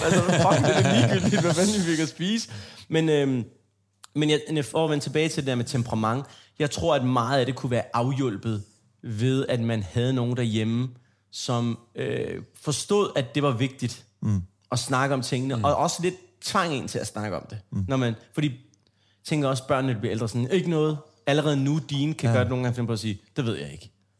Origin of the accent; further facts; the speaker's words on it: Iran; Danish is a second language; yes, så for, der er vi iranerne!